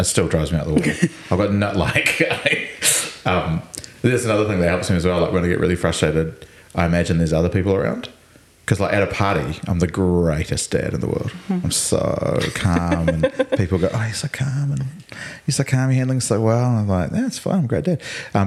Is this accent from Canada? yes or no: no; South Island, New Zealand; So Dad is Palangi, Mum is Tongan. We grew up in the South Island.